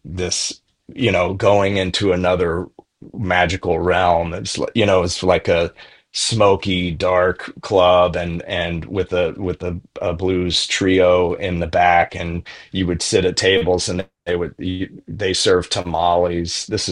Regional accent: Memphis, Tennessee, United States; so like growing up in Memphis in the 70s and into the 80s, there was a lot of live music still around at that time.

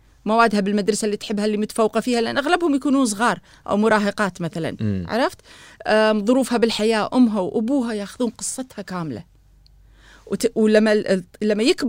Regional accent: Kuwait; هم تابعين حق الشؤون عندنا بالكويت

